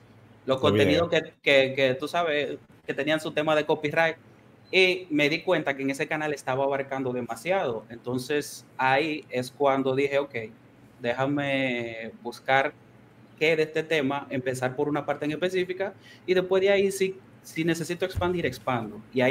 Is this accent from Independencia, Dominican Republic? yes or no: yes; Duvergé, Independencia, Dominican Republic; yo soy de Duvergé, provincia de Independencia.